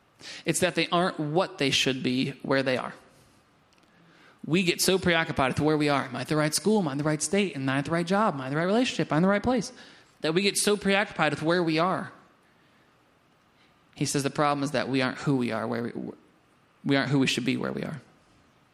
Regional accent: Doylestown, Pennsylvania, United States; I'm from Doylestown. Relax, all right?

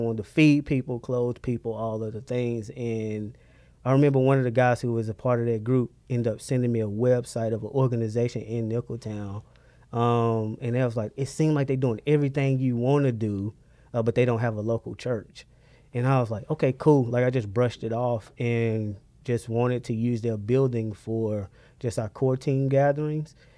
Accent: Gaffney, South Carolina, United States; we took y'all to my hometown, Gaffney

